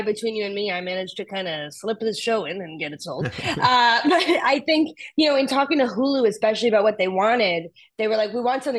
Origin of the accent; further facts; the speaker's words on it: Toronto, Ontario, Canada; also born or lived in Halifax; No, I grew up in Toronto, like a born and raised